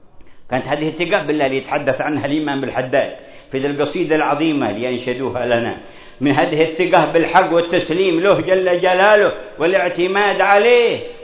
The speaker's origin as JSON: {"language": "Arabic", "region": "Hadramaut", "country": "Yemen", "said": "وكان أيام الشدة عندنا بحضرموت"}